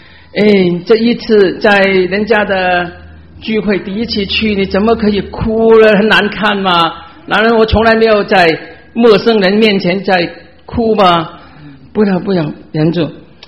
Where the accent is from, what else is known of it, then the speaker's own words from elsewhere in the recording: Chaozhou, Guangdong, China; 因为他我们潮州人了，他拜哪些偶像